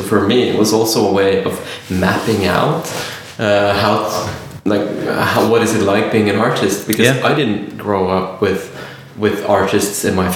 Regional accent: Holmestrand, Vestfold, Norway; Holmestrand. Went to school in Tønsberg, so yeah.

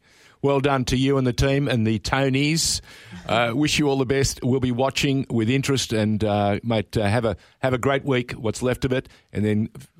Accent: Sydney, New South Wales, Australia; I grew up in Sydney

